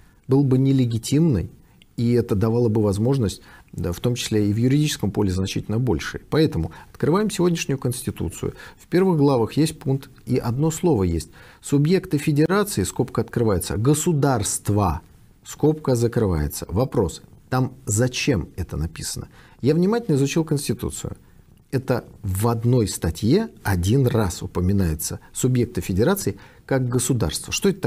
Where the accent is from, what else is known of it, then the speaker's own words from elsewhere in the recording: Saint Petersburg, Russia; Поскольку я был из Ленинграда, ко мне относились хорошо